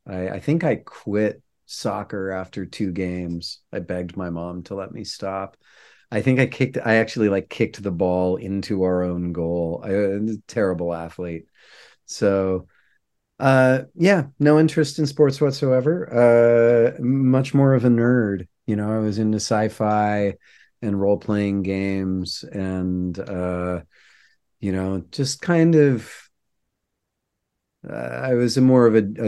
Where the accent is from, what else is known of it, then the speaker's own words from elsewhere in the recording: Santa Barbara, California, United States; I was born in Santa Barbara. My dad taught at the university. Mom was in like local environmental politics, and so I've been here almost 52 years.